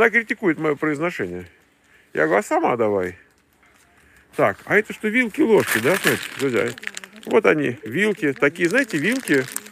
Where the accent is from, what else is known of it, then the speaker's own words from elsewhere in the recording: Tula, Tula Oblast, Russia; Я из Тулы.